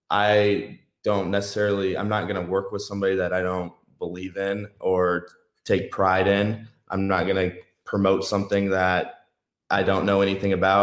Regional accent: Houston, Texas, United States; growing up in Houston, Texas, this is so new, especially 5 years ago.

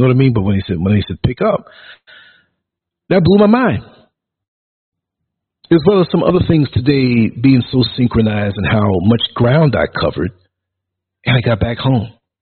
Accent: New York, United States; accent: New York; He heard my New York accent.

